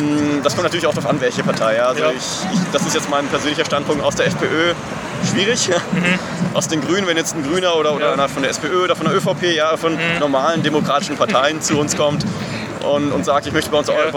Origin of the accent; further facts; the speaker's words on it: Germany; now in Austria; Ich bin seit 2009 bei den österreichischen Piraten. Ja. Ich bin selber Deutscher.